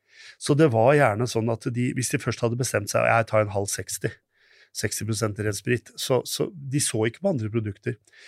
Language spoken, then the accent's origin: Norwegian; Oslo, Norway; og jeg er oppvokst i Oslo, ikke sant?